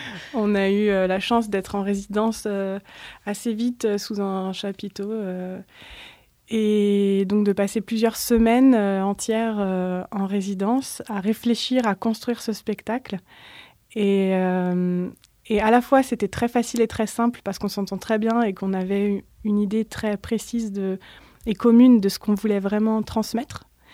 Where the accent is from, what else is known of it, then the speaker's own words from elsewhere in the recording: Fontainebleau, Île-de-France, France; Moi je viens du côté de Fontainebleau